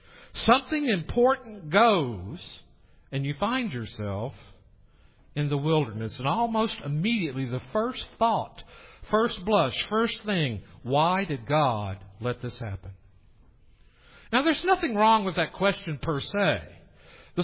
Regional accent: East, United States; I'm from the East. I think of places like North Carolina or Eastern Tennessee.

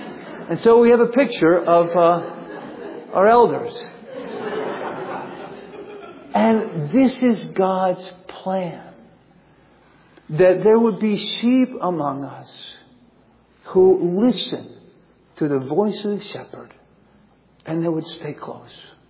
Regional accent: Virginia, United States; I grew up in Northern Virginia, so I thought, you know, wool and lamb chops

